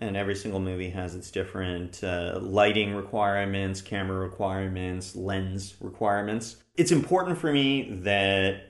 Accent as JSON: {"language": "English", "town": "Ottawa", "region": "Ontario", "country": "Canada", "tie": "born or raised there", "said": "Growing up in Ottawa, there was in the suburbs of Ottawa"}